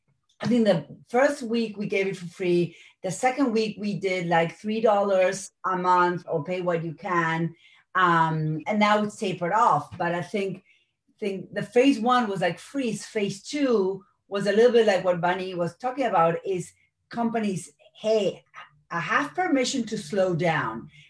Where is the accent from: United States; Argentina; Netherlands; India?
Argentina